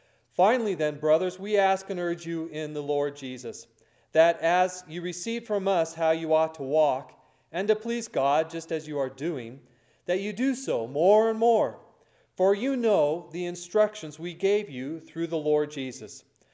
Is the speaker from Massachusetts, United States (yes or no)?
no; Washington, United States; also born or lived in Denver, United States; I guess I should root for the Seattle Seahawks because they're from my home state of Washington, but who knows? We lived in Denver for a while also